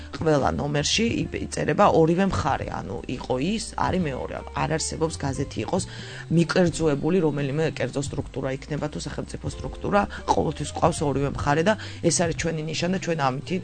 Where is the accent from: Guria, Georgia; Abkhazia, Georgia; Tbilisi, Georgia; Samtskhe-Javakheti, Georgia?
Tbilisi, Georgia; now in Batumi, Georgia; მე თბილისელი ვარ ასე ვთქვათ და თბილისშიც მოღვაწეობდი 3 წელი